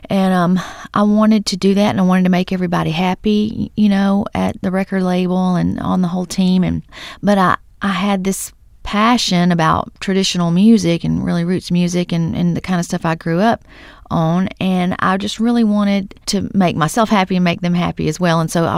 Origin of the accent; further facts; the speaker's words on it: Texas, United States; And so I'm from Texas, and Texans have a way of not so much categorizing things, putting things in boxes